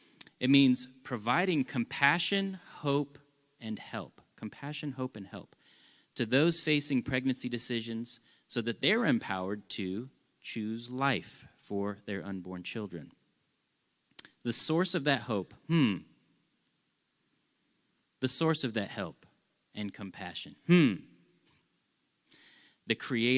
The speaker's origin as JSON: {"language": "English", "town": "Frisco", "region": "Texas", "country": "United States", "said": "I'm from Frisco, like way down south. Almost as far as Mexico and El Salvador. yes … I have been in Frisco since 99"}